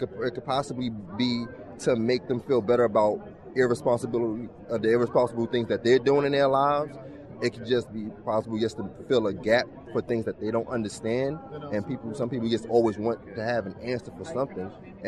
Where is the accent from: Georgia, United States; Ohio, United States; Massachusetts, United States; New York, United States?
New York, United States; Brooklyn; I'm from the Black AIDS Institute, and I'm from Brooklyn, New York.